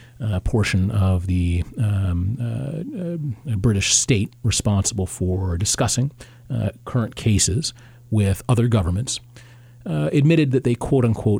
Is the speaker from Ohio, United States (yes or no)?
yes; Ohio, United States; I want to look at what happened in my previous home, Central Ohio. I grew up in Central Ohio for the most part.